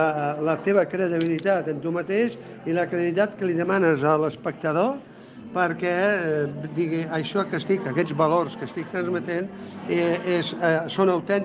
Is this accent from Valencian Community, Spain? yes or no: no; Catalonia, Spain; som del Priorat, Tarragona, Catalunya